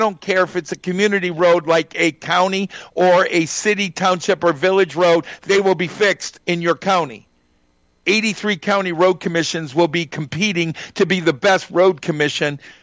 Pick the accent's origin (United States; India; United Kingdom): United States; Michigan; I made a difference in my home state of Michigan.